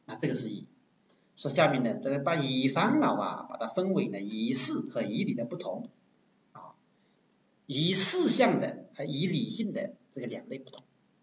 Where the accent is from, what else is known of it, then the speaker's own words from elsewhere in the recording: China; 我们中国人很有意思啊